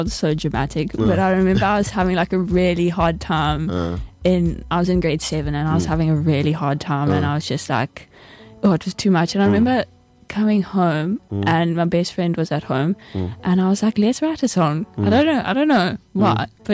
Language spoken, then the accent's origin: English; KwaZulu-Natal, South Africa; accent: KZN; Yeah, that's my KZN accent coming out.